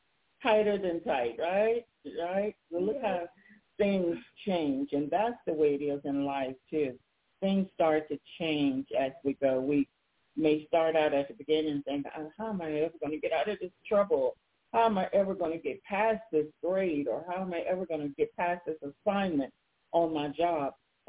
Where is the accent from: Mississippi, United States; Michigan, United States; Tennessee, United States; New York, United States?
Tennessee, United States; Columbia; born there; I was born in Columbia, Tennessee, to the parents